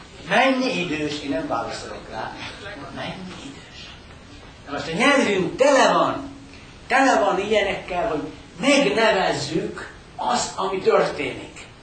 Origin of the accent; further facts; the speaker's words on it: Zala, Hungary; Még kisgyerek voltam, nagyon szerettem, ugye Zalai vagyok